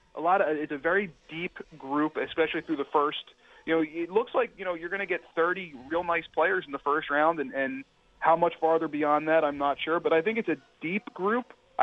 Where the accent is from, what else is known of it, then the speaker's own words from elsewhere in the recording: New Jersey, United States; he's from Southern New Jersey. I'm from Southern New Jersey.